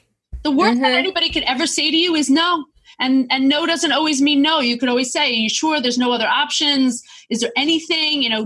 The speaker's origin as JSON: {"language": "English", "region": "New York", "country": "United States", "said": "I'm a New Yorker. I can take it."}